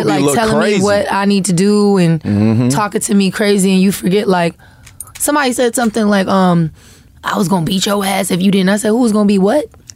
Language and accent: English; Florida, United States; They also don't expect me to have the personality that I have, because I'm from Florida. Like we can't nobody talk junk like somebody from Florida.